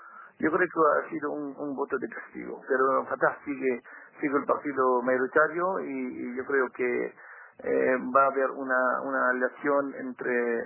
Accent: Spain; Yo soy español, de nacionalidad española, pero de origen palestino.

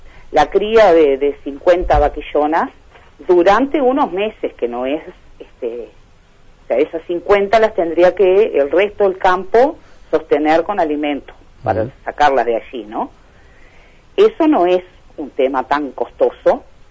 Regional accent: Uruguay

